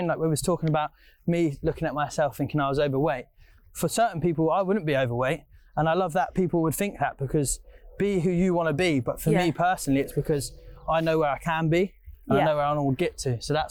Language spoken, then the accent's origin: English; the north of England, United Kingdom; accent: northern; Don't quote my northern accent, by the way, I'm sorry.